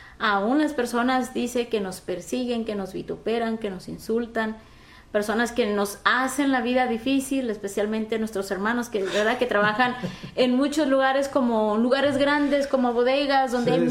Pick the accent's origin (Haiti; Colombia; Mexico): Mexico; pues yo soy mexicana